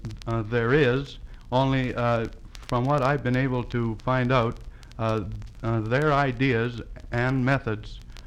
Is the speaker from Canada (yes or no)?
yes; Clarksburg, Ontario, Canada; My home is in Clarksburg, Ontario, Canada.